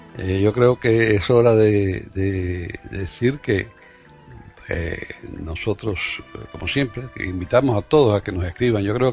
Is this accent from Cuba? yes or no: yes; Havana, Cuba; born there; Se mudó para La Habana. Yo nací en La Habana.